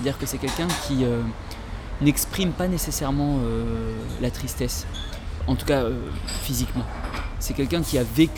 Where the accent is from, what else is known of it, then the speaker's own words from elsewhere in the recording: France; born there; Je suis un homme, je suis né en France.